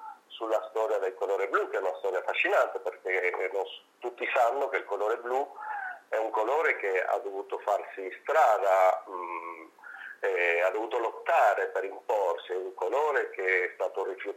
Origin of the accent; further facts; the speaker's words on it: Argentina; now in Reggio Emilia, Italy; Poi siamo tornati a quella che io considero la mia casa, perché io sono argentino